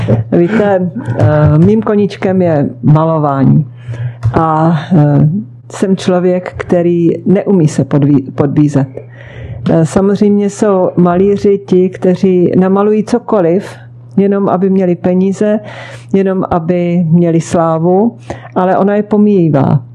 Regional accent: Moravská Třebová, Pardubice Region, Czechia; Vždycky začínám každou novou sérii u sebe v Moravské Třebové, ve svém rodném městě.

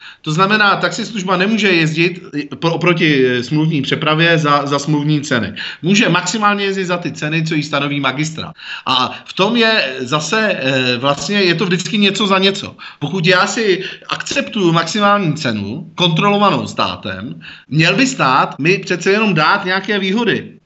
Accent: Prague, Czechia; Já se zase na taxislužbu koukám jako Pražák trošku jinak

